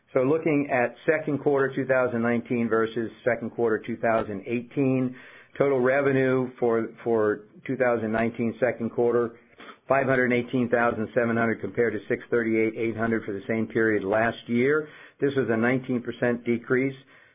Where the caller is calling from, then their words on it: Boston, Massachusetts, United States; I'm calling in from Boston, so we're bookends here.